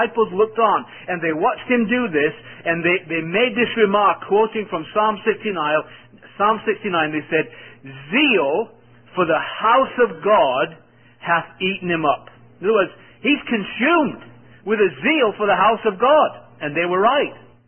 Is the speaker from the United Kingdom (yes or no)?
yes; England, United Kingdom; born there; But as an Englishman, by birth